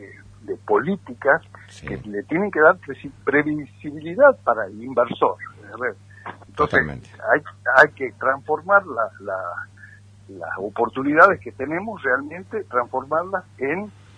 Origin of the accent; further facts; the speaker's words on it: Argentina; Tengo el anhelo como ciudadano argentino de que sepamos aprovechar esta oportunidad